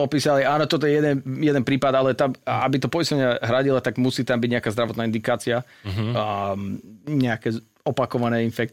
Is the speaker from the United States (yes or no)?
yes; California, United States; Slovak is a second language; moved away as an adult; now in Slovakia; asi som sa prezradil sem tam nejakým prízvukom. Snažím sa, ale slovenčina je veľmi ťažká reč. A pochádzam z Kalifornii.